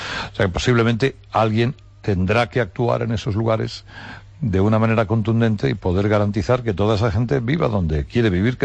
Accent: Spain; soy el español que más veces ha ido a Albacete sin causa justificada

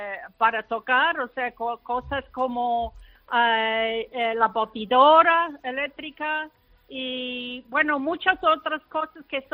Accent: Canada; also born or lived in Montreal; yo soy canadiense, viví en Montreal

